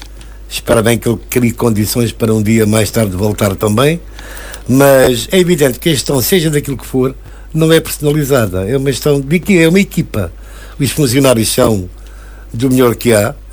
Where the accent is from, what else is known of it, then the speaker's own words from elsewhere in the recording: Funchal, Madeira, Portugal; born there; a casa que eu nasci, nas Calinhas, Pedro Álvares Cabral, é uma casa que tem 50, 55 metros quadrados.